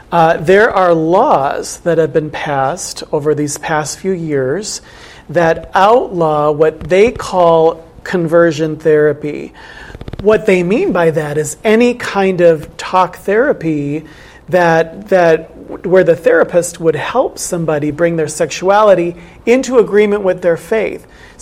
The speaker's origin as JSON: {"language": "English", "region": "North Dakota", "country": "United States", "tie": "born or raised there", "said": "I grew up in Western North Dakota, went to a small little country Lutheran church on the prairie."}